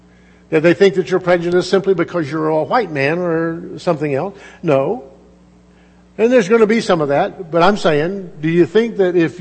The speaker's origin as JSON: {"language": "English", "region": "the South", "country": "United States", "tie": "born or raised there", "said": "because I was raised in the South where that happened"}